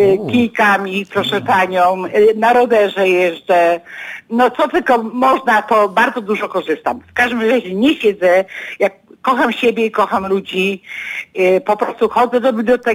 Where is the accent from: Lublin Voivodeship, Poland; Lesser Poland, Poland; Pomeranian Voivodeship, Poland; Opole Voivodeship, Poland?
Pomeranian Voivodeship, Poland; Gdynia; born there; now in Słupsk, Poland; mieszkam w Słupsku, ale jestem na ogół gdynianką, bo w Gdyni się urodziłam.